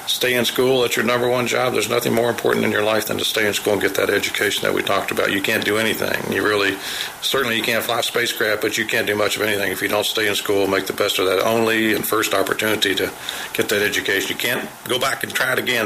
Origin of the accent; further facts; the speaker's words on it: West Virginia, United States; had visited my home state of West Virginia.